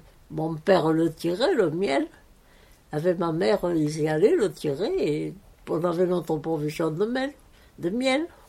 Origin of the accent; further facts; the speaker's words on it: France; En 1926, le 9 février. Je suis née ici à l'Abeille, dans la maison.